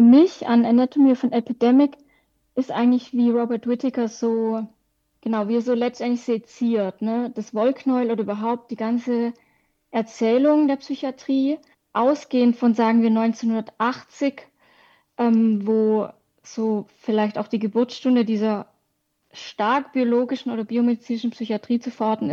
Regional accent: Baden-Württemberg, Germany; ich komme aus Baden-Württemberg

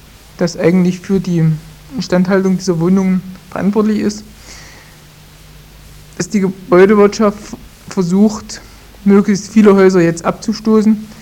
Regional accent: Germany; Es gibt zwei, bei uns in der DDR eigentlich schon seit Jahren zwei Strömungen.

